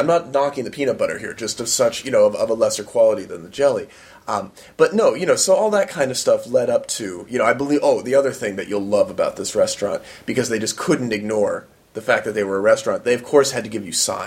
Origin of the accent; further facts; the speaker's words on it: Los Angeles, California, United States; Now, when I say health food, everybody, and I am talking about growing up in Los Angeles here, to her credit, we're not talking about wheat germ